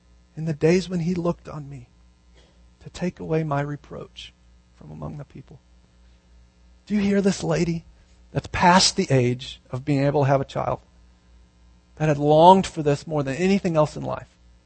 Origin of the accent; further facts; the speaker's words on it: Arizona, United States; Snowball would have been better, but we're from Arizona. We don't know what those are.